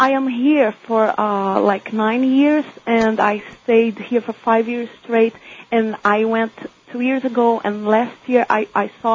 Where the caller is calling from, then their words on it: Brazil; English is a second language; and I'm from Brazil. I'm sorry about my accent.